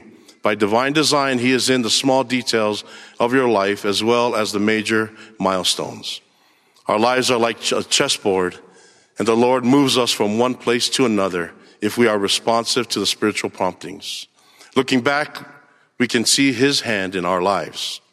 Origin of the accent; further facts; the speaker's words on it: Laie, Hawaii, United States; also born or lived in Nuku'alofa, Tonga; I was born in Nuku'alofa, Tonga. Months after my birth, our family moved to La'ie, Hawaii